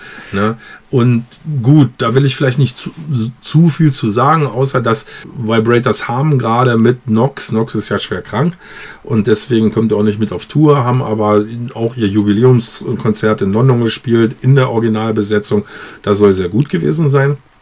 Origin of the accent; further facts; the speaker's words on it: Lower Saxony, Germany; Habe ich damals als Jugendlicher in Niedersachsen irgendwie konnte man auch noch Radiosendung vom